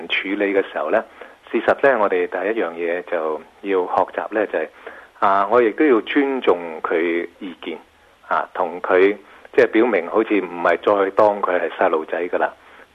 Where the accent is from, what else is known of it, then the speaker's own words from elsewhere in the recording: China; 我哋中國人唔係咁樣做事嘅，特別喺華人社會裏面咁呢